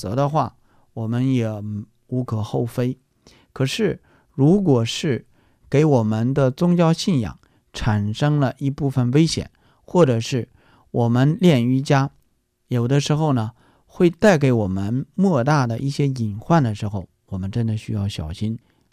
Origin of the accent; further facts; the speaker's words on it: China; 我们作为一个中国人，或者我们作为一个中国的天主教教徒